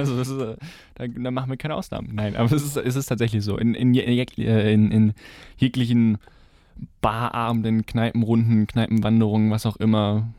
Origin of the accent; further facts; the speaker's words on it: Leverkusen, North Rhine-Westphalia, Germany; ich komme aus Leverkusen.